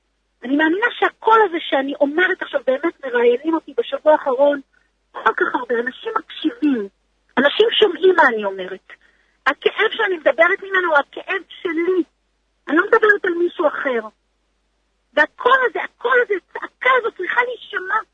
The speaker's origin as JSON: {"language": "Hebrew", "town": "Mitzpe Ramon", "region": "Southern District", "country": "Israel", "said": "אני באה לתשובה. ואני באה ממקום לא פשוט. במצפה רמון יש הרבה מאוד פרופים, הרבה עוני, הרבה קושי."}